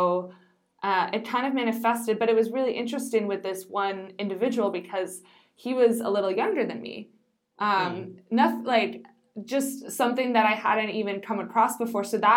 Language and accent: English; Canada; And he asked me, you know, where are you from? And I said, Canada.